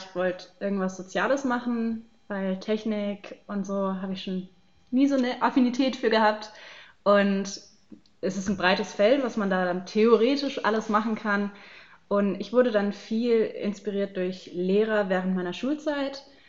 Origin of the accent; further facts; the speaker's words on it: Baden-Württemberg, Germany; ich komme aus Baden-Württemberg